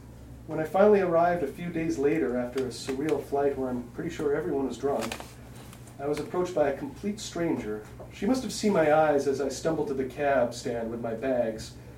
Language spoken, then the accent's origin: English; New York City, New York, United States; I'm a New Yorker. This is home. I take the city for granted, as with anything familiar.